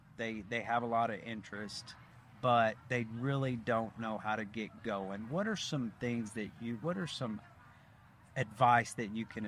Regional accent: Arkansas, United States; Like, and I think I liked you because I'm from the Delta of Arkansas.

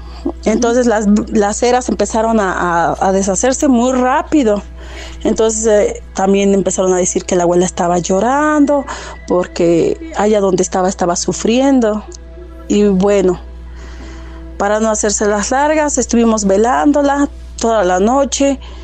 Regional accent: Amozoc, Puebla, Mexico; soy de aquí de Amozoc.

